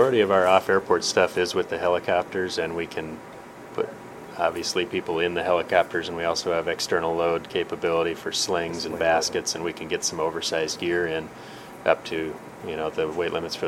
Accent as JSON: {"language": "English", "town": "Nome", "region": "Alaska", "country": "United States", "tie": "born or raised there", "said": "Yeah, I was born in Nome in 1978, and my brother was born in Nome in 1980."}